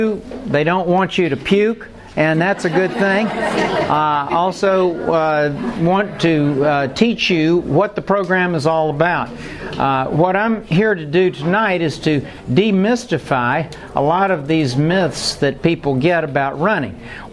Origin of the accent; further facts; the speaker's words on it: Atlanta, Georgia, United States; accent: Atlanta; If you do not understand my Atlanta accent, then Suzelle can translate.